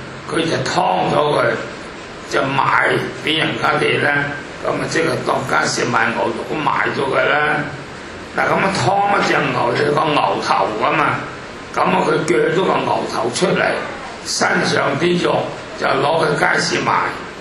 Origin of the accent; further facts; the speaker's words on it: China; 所以呢啲牛咧對我哋中國人啊，可以講咧由農村嘅人啊，係一個好大嘅恩德。